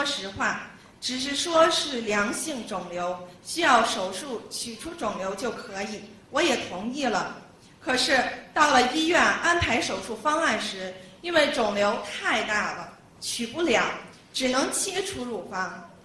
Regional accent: Beijing, China; 我是来自北京的一位苦难众生

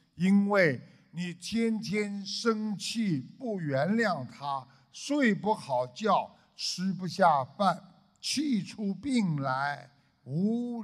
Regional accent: China; 我们中国人讲冷静冷静

